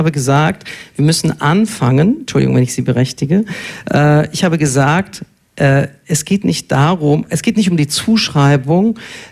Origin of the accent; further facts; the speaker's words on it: Ulm, Baden-Württemberg, Germany; born there; Sehen Sie, ich bin in Ulm geboren.